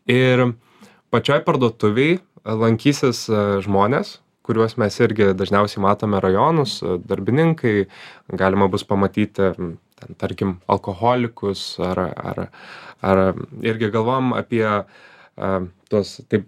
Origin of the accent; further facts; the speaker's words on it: Alytus, Alytus County, Lithuania; aš iš Alytaus